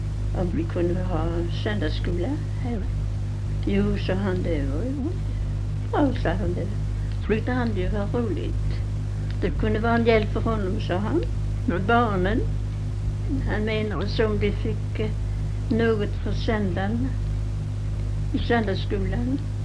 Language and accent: Swedish; United States; Jag kom ifrån Amerika förstås. Så då hade jag ju varit i söndagsskolan i 10 år.